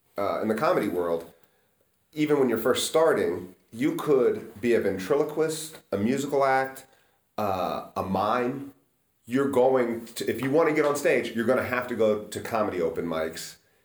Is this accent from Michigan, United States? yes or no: no; Yellow Springs, Ohio, United States; because I grew up in Yellow Springs, which is a smaller community than Jackson